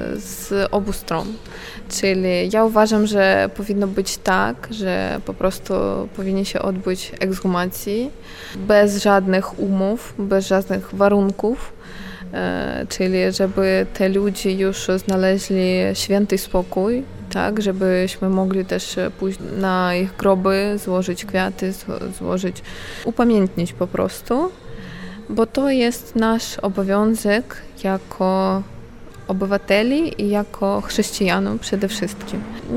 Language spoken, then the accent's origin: Polish; Ukraine; Polish is a second language; Ja uważam, że tutaj my jako Ukraińcy musimy się nauczyć się trochę od Polaków